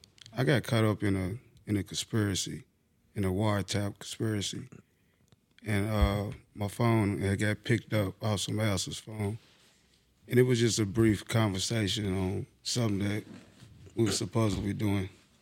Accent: Kentucky, United States; But where I'm from, I'm from Kentucky, so. We have parole.

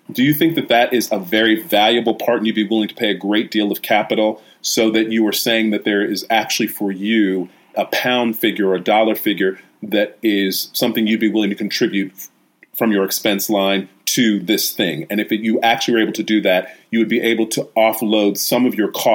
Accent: United States; moved away as an adult; now in United Kingdom; When I came from the United States, I moved here about 8 years ago

